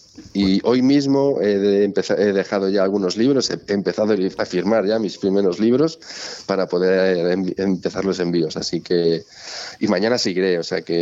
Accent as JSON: {"language": "Spanish", "region": "Galicia", "country": "Spain", "said": "yo creo que, como buen gallego, creo que todo es relativo"}